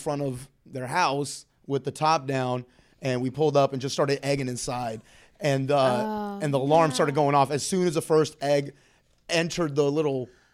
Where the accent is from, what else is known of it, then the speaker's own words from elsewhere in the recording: Elk Grove, California, United States; I grew up in Elk Grove, suburbs, like just outside of Sacramento. There ain't much to do there.